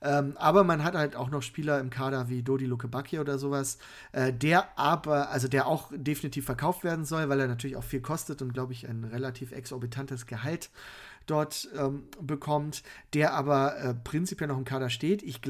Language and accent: German; Düsseldorf, North Rhine-Westphalia, Germany; wir natürlich als Düsseldorfer